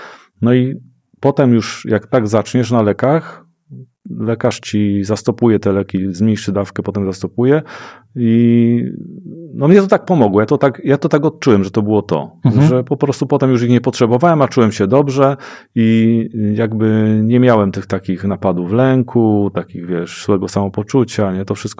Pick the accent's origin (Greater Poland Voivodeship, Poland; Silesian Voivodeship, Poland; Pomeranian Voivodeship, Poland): Silesian Voivodeship, Poland; Dąbrowa Górnicza; uciekłem stamtąd w moje rodzinne strony, czyli koło Dąbrowy Górniczej. Mieszkałem wtedy, wróciłem do domu, czyli do Dąbrowy Górniczej, a pracowałem pod Zawierciem w takim małym dywizjonie rakietowym.